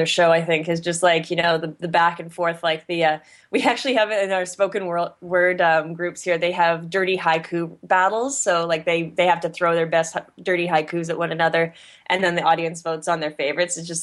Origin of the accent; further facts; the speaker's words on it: Vancouver, British Columbia, Canada; I'm too Canadian for that shit. I'm like, I'm Vancouver. I'm in the minority here being like Caucasian looking.